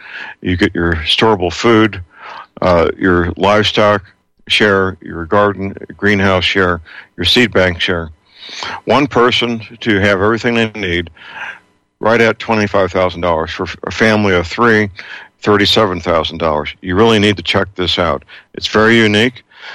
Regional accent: Missouri, United States; the Muslims being brought into Missouri, my home state.

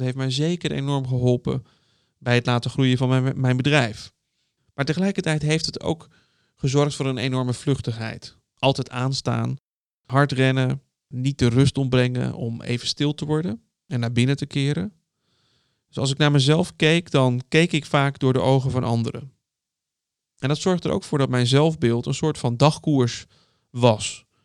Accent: Dalfsen, Overijssel, Netherlands; also born or lived in Barendrecht; Ik ben geboren in Rotterdam. Nou ja, eigenlijk Barendrecht. Ik was een jaar of 4 toen we vanuit de Randstad naar Dalfsen verhuisden. Een dorp in Overijssel, dichtbij Zwolle.

